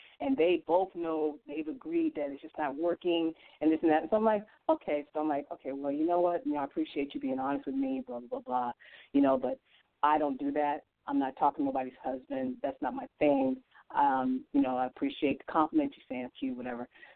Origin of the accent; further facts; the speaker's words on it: Chicago, Illinois, United States; I'm from Illinois. Yeah, I'm in Chicago.